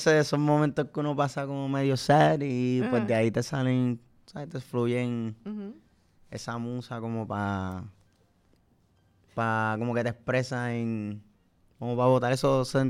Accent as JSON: {"language": "Spanish", "region": "New York", "country": "United States", "tie": "born there", "said": "Y, pues, nací en Nueva York, vengo de Nueva York."}